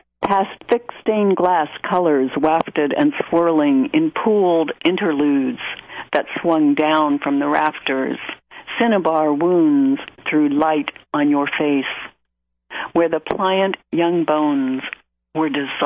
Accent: Columbus, Ohio, United States; they came to my hometown, Columbus, Ohio, in 1965.

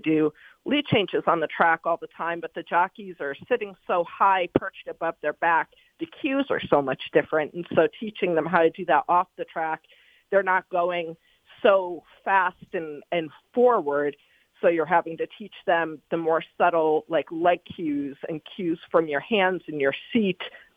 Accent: Cleveland, Ohio, United States; moved away as an adult; also born or lived in Kentucky; I grew up in Cleveland, Ohio, so the closest track was Thistledown, and I learned to love horse racing from going there and from watching it on TV, and came to Kentucky to go to college

